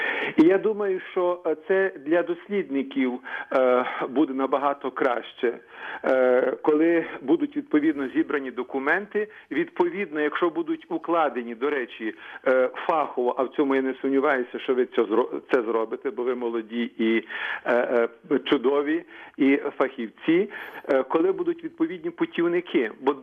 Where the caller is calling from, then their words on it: Kyiv, Ukraine; Я із Києва